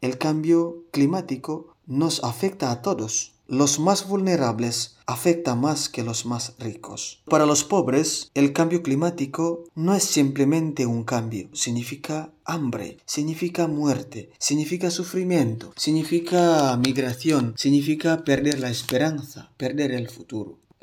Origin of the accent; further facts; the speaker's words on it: Indonesia; Spanish is a second language; now in Spain; Yo vengo de Indonesia, pero actualmente vivo y trabajo en España.